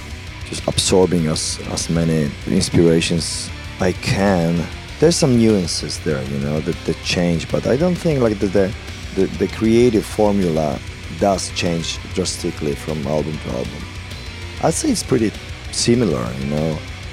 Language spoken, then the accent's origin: English; Poland; well, I'm proud of being Polish.